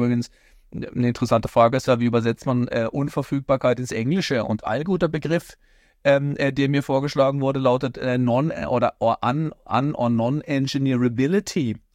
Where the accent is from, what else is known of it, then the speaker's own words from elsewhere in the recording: Baden-Württemberg, Germany; in Baden-Württemberg, wo ich herkomme